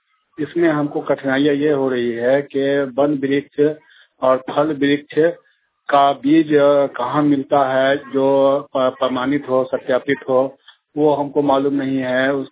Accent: Kurhaul Sharif, Bihar, India; कुरहौल शरीफ गांव प्रखंड बुखरा जिला सीतामढ़ी बिहार का रहने वाला हूं।

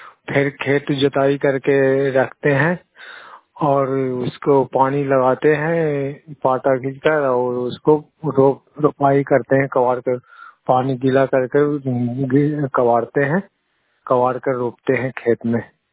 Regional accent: Bihar, India; नालंदा जिला के रहने वाला हूँ। गुरायपुर पंचायत के निवासी हूँ।

